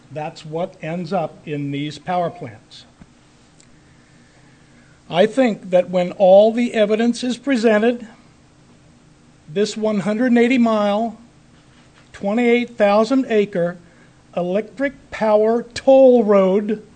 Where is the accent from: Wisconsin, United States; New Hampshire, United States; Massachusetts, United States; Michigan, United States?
New Hampshire, United States; Lyman; I'm from Lyman, New Hampshire, 03585.